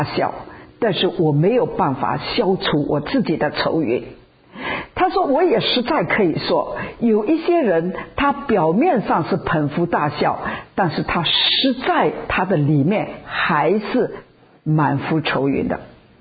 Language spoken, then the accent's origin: Chinese; China; 我们中国人他很欢喜写当一个人过世了送花圈